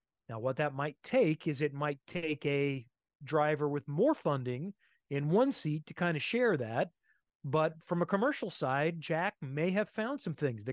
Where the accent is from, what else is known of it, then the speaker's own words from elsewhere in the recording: Singapore; It's a proud moment for me as a Singaporean.